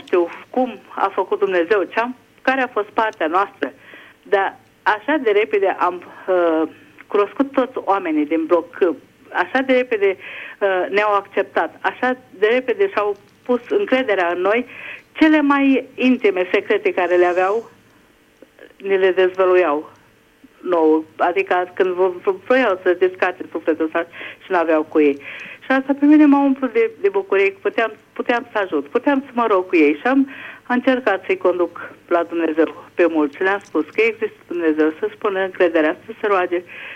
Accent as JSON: {"language": "Romanian", "region": "Budapest", "country": "Hungary", "said": "din Budapesta."}